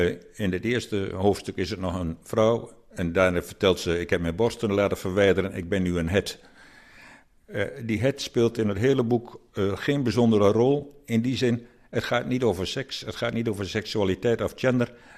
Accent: Erica, Drenthe, Netherlands; born there; ik ben in Erica geboren

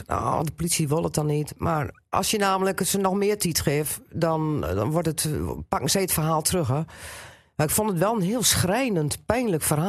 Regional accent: Drenthe, Netherlands; born there; Dat is de Noord-Hollandse stolboerderij tussen Meppelen en Nijenveen

